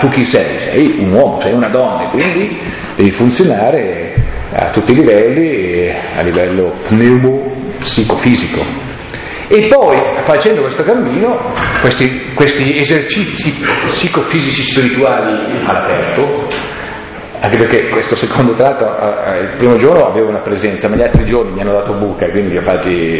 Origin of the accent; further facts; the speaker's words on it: Lombardy, Italy; Cioè andare nella mia terra e pretendere nella mia terra di camminare, di stare bene e di cambiare le cose per stare meglio tutti quanti.